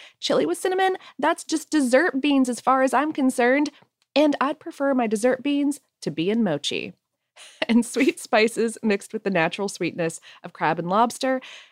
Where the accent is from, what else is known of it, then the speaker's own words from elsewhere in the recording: Nebraska, United States; moved away as an adult; now in Annapolis, United States; But really, I grew up in Nebraska, and when my husband and I moved to Annapolis, Maryland, everyone was shocked that I'd even heard of Old Bay.